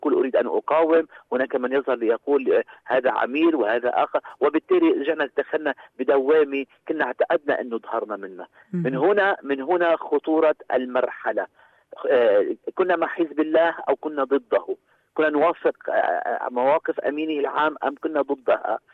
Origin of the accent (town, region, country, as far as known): Lebanon